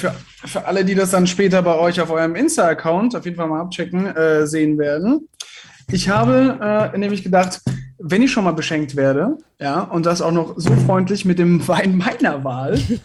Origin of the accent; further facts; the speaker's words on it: Mannheim, Baden-Württemberg, Germany; born there; now in Berlin, Germany; Ich wohne derzeit in Berlin, weil mich mein Job hergezogen hat. Gebürtig bin ich nämlich aus Mannheim.